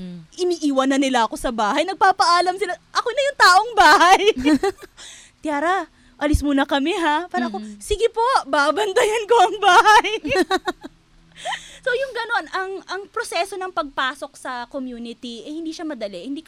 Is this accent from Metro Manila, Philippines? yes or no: no; Cebu, Central Visayas, Philippines; hindi naman po kasi ako manobo or matigsalog, ako po ay laking Cebu. So, Bisaya ako.